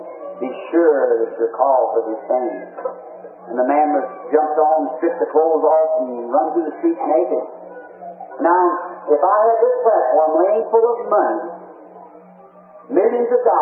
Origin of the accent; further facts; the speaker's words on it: United States; I'm American. I love my nation.